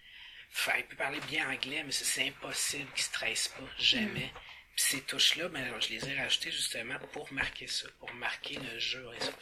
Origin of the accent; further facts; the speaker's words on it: Quebec, Canada; Même moi, en tant que Québécois, si je me coupe